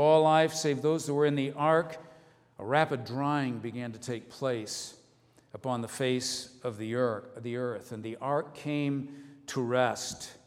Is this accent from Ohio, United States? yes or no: yes; Ohio, United States; You know, I grew up in Ohio in an area where it's very flat.